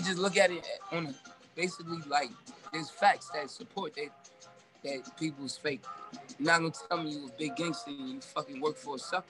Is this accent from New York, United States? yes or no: yes; Brooklyn, New York, United States; Like, I'm from Brooklyn, so I really know what's up.